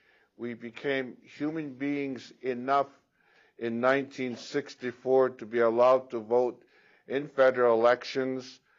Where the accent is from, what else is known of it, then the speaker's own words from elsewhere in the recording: Ghana; now in Canada; I'm from Ghana.